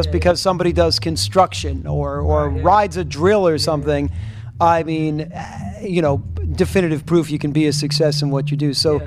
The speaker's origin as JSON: {"language": "English", "region": "New York", "country": "United States", "tie": "born there", "said": "I was born in New York and there are so many buildings that look exact."}